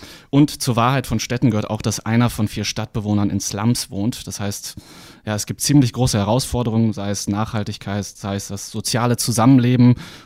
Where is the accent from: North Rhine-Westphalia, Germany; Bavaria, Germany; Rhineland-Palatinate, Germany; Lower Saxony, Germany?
North Rhine-Westphalia, Germany; Bocholt; born or raised there